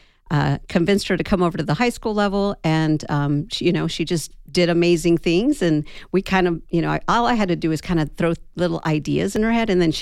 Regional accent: Las Cruces, New Mexico, United States; moved away as an adult; now in Tucson, United States; I grew up in Las Cruces, New Mexico.

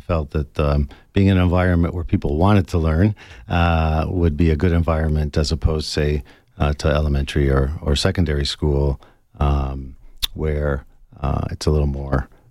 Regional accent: Cleveland, Ohio, United States; And then an opportunity opened up to go back to my hometown, Cleveland, and work at Case Western Reserve University in their executive education department.

